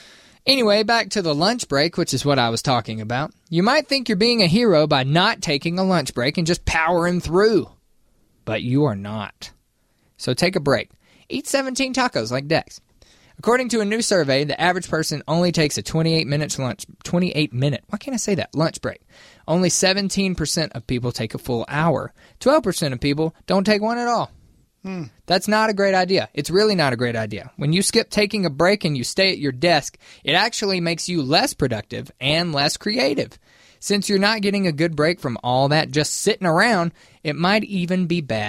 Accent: the South, United States; You know what's weird? I'm an American and I'm from the South and I hate ranch dressing.

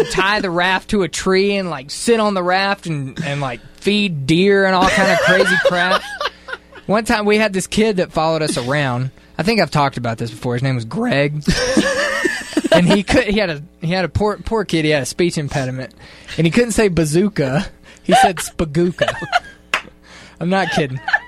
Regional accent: Mississippi, United States; I grew up in Mississippi. Seriously, Huckleberry Finn.

